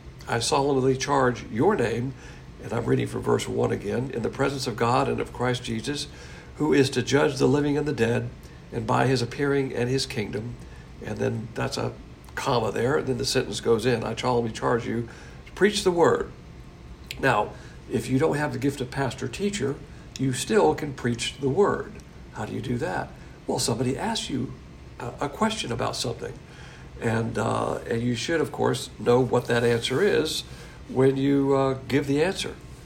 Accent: Alabama, United States; and he's from Alabama, of course, and I'm from Alabama.

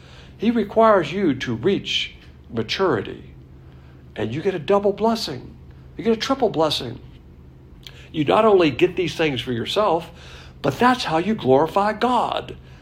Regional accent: the South, United States; I call it a plantation because I'm a Southerner

